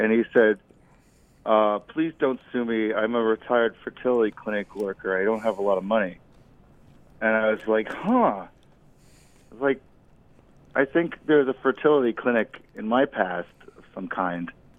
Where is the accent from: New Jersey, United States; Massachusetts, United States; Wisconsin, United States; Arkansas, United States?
New Jersey, United States; Red Bank; I'm from Red Bank, and I wish I had siblings.